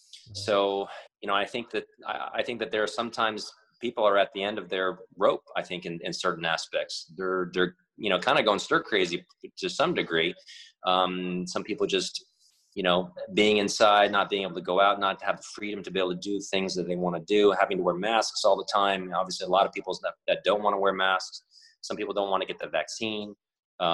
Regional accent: United States; I still view, obviously I'm American, obviously I'm Asian American, but my view of the United States is always going to be in a very positive light

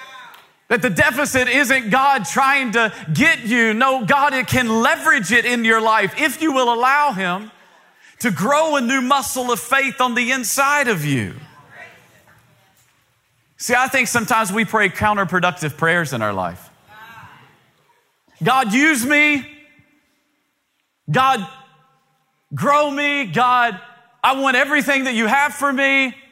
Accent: Tennessee, United States; I grew up in East Tennessee where straight solo cups, that's it.

